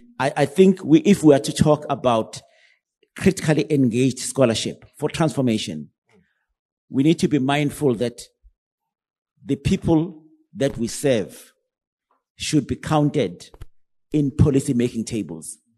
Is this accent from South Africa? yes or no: yes; Umlazi, KwaZulu-Natal, South Africa; I grew up in Umlazi, went to university